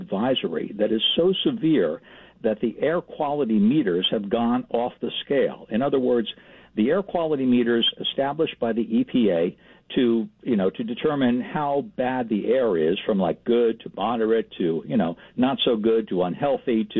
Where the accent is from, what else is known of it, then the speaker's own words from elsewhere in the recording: New Jersey, United States; Now, Walter, you and I have been friends for a long time. We're both from New Jersey.